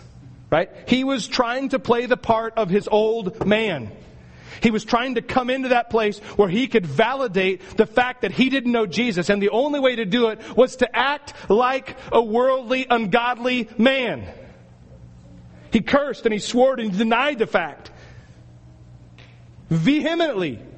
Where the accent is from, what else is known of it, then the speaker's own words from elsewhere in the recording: Astoria, Oregon, United States; but I grew up in Astoria. I grew up around fishermen.